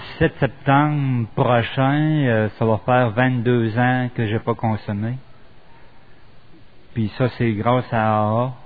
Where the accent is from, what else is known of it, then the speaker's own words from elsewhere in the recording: Quebec City, Quebec, Canada; born there; now in Montreal, Canada; Je suis né à Québec, puis je reste à Montréal depuis 15 ans.